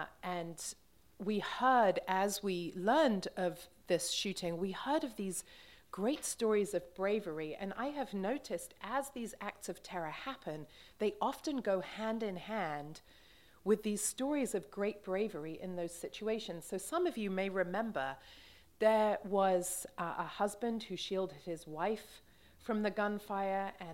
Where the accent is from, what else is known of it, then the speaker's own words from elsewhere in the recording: England, United Kingdom; I was thinking about this when I grew up in England. I grew up in my kind of 5 to 15, when I was that age